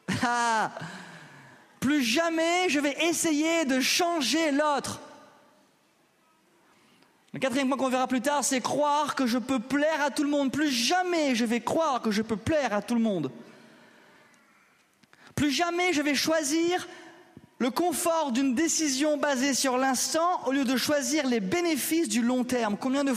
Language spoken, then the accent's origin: French; Réunion, France; je suis français, je me crois être intelligent.